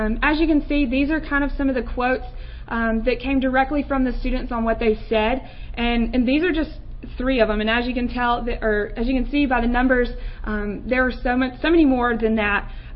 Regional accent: Southeast, United States; knowing that I'm from the Southeast as well.

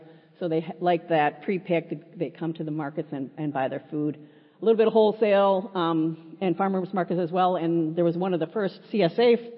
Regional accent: North Carolina, United States; from North Carolina.

